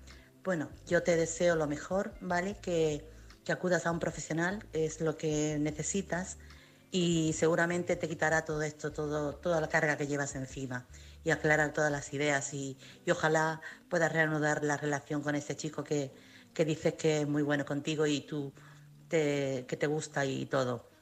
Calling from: Chiclana de la Frontera, Andalusia, Spain; corresponsal de Chiclana, en Cádiz.

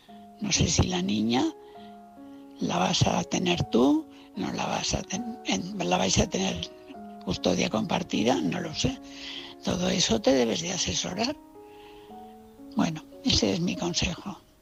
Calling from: Valencia, Valencian Community, Spain; de Valencia.

